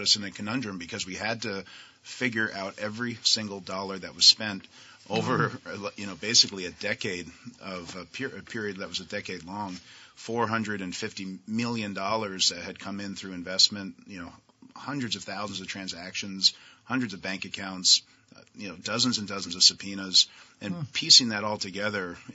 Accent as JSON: {"language": "English", "town": "Brattleboro", "region": "Vermont", "country": "United States", "tie": "born or raised there", "said": "I've mentioned this before, but just like any small town in Vermont, like, it instills certain values and ways of acting on you"}